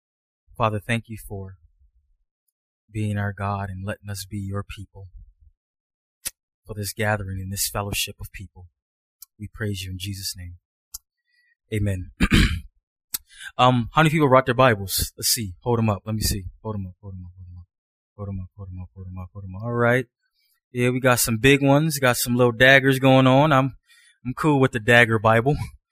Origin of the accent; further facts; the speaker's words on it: Buffalo, New York, United States; I grew up in Buffalo, New York, in a neighborhood that didn't have a lot to boast about. It's a pretty rough neighborhood